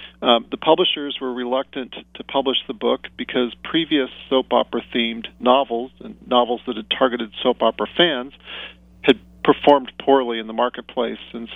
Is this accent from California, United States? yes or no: yes; Los Gatos, California, United States; You know, I'm from Silicon Valley, here in Los Gatos, but I'm not a programmer.